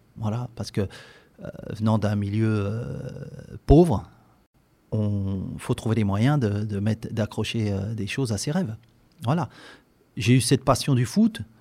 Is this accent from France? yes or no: yes; Meaux, Île-de-France, France; je suis originaire de Seine-et-Marne, de Meaux. Et ensuite, j'ai pas mal bougé.